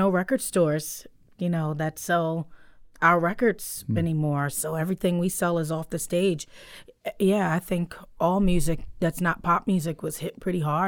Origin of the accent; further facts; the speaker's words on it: New York City, New York, United States; now in Chicago, United States; I grew up in New York City. My daddy was from Texas, and I live in Chicago.